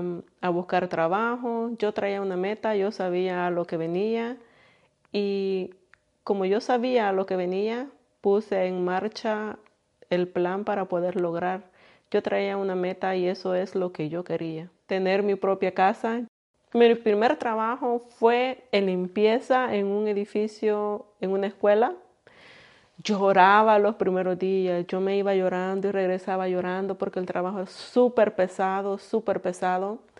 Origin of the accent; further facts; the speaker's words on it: El Salvador; moved away as an adult; now in United States; Soy salvadoreña. En el 2001 llegué a este país con muchos sueños, con muchas metas